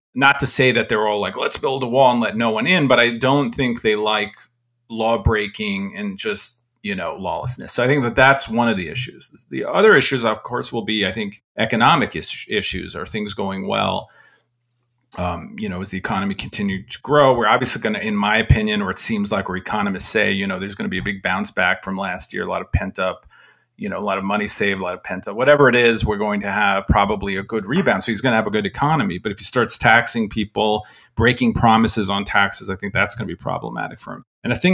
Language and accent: English; New York, United States; Because, you know, I'm from New York, right?